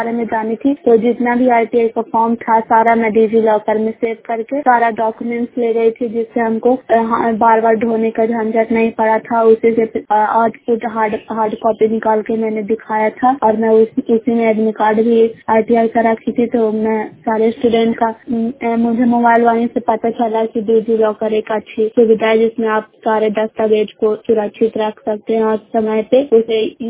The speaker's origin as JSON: {"language": "Hindi", "town": "Bairiganj", "region": "Bihar", "country": "India", "said": "ग्राम बैरीगंज post Makrata जो नालंदा की निवासी हूँ और मैं क्लास 12 में पढ़ती हूँ।"}